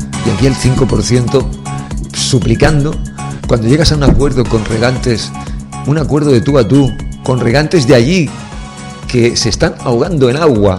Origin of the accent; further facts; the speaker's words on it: Spain; somos hijos de España, tenemos la nacionalidad española, somos españoles, hemos nacido aquí